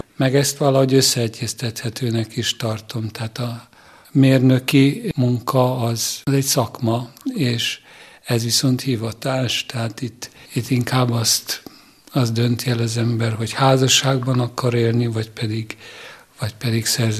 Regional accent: Budapest, Hungary; born there; 1958-ban születtem, és Budapesten, ott a, tulajdonképpen az úgynevezett Rózsadombon.

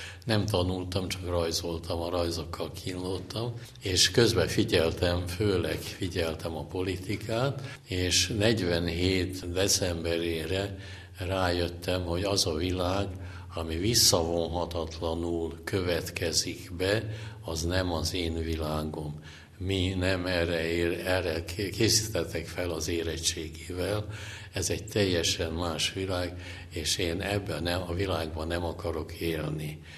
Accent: Budapest, Hungary; born there; Én Pesten születtem

